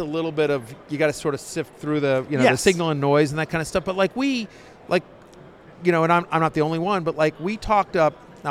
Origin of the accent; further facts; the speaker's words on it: College Station, Texas, United States; You know, I grew up in College Station. He's a Texas A&M guy.